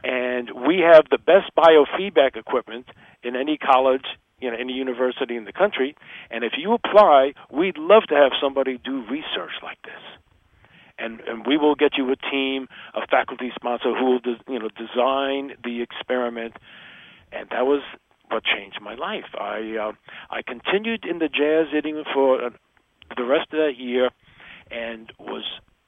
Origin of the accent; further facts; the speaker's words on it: New York, United States; excuse me, I'm from New York. I don't have an hour.